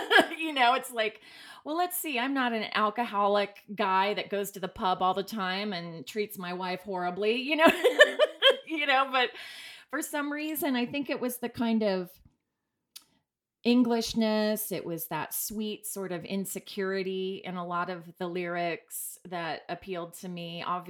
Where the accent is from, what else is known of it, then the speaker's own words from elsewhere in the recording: Dayton, Ohio, United States; Well, I grew up in Dayton, Ohio, which I jokingly referred to as the hole in the cultural donut at the time.